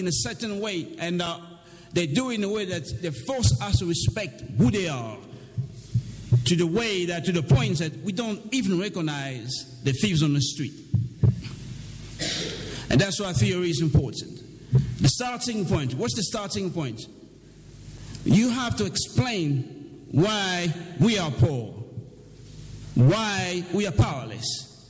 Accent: DR Congo; Growing up in the Congo, we were told, I'm sure they say the same thing to you, white people are powerful because in Europe it's cold.

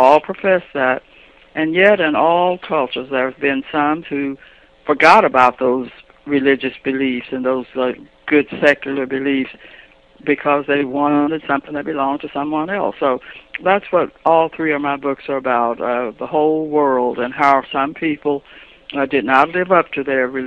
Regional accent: Preston, Oklahoma, United States; Well, I was born and raised in Preston, which is a little village, a little farming village about 40 miles south of Tulsa.

